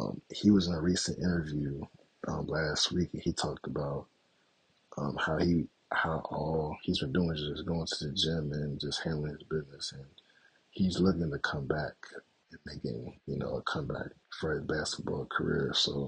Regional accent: Maryland, United States; He's from my hometown. He's from Maryland, so I gotta represent all of my people from Maryland.

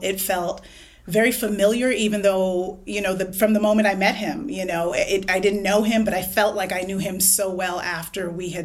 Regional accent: New Hampshire, United States; born there; moved away; I was born in New Hampshire. By way, my family came from Port-au-Prince, the capital of Haiti.

